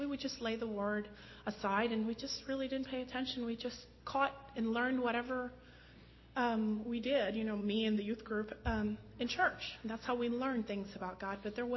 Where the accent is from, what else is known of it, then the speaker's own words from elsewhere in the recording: Lima, Peru; I am the oldest of four girls. I am from Lima, Peru, originally, in South America.